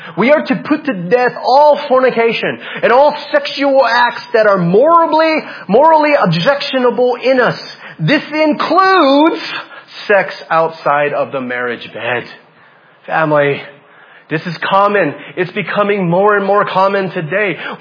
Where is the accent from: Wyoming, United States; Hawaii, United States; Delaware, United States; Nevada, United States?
Hawaii, United States; Family, I'm from Hawaii.